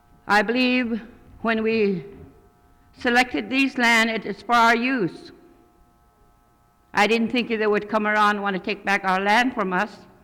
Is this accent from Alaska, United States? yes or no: yes; Fairbanks, Alaska, United States; I'm a stockholder from Fairbanks area, and I also have land of 160 acres.